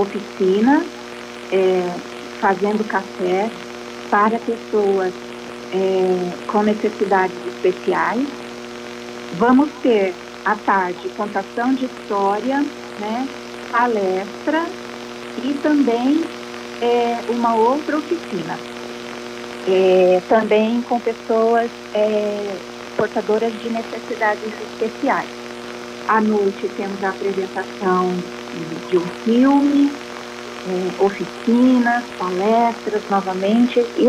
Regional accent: Maringá, Paraná, Brazil; now in Londrina, Brazil; Eu estou há muito tempo em Londrina, mas eu não sou da cidade de Londrina, sou da cidade de Maringá.

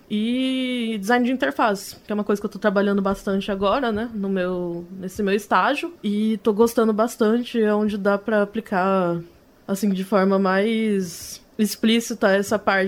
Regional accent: Cuiabá, Mato Grosso, Brazil; Eu falei que eu sou de Cuiabá, né?

